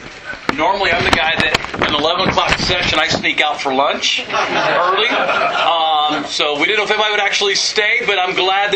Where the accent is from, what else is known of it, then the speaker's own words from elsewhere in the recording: Illinois, United States; So I grew up in Illinois. I actually grew up on the Assembly of God campground, so my life was nothing but summer camps all year long.